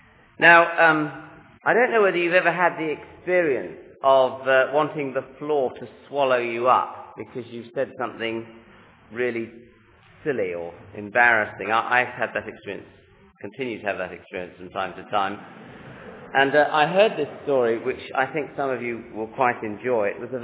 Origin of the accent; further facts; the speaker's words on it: England, United Kingdom; as you can tell, I'm an Englishman, but I work in Scotland.